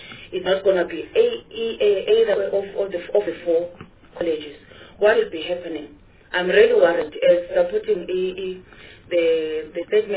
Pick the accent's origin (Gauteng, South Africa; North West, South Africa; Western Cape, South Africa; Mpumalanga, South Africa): Mpumalanga, South Africa; I'm from Mpumalanga